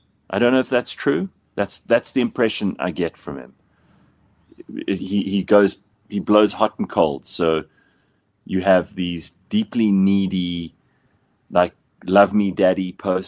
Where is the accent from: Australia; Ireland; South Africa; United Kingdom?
South Africa; In South Africa, remember, I grew up on Olmeca